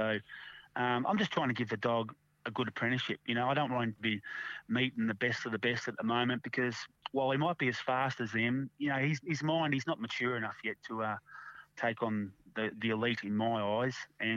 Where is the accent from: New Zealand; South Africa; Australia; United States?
Australia; Briagolong, Victoria